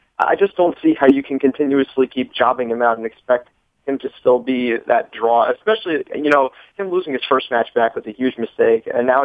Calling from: Orange, Connecticut, United States; calling from Orange, Connecticut.

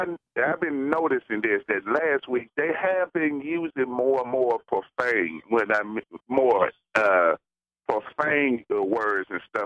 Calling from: Memphis, Tennessee, United States; Hey, Brian … from Memphis, Tennessee

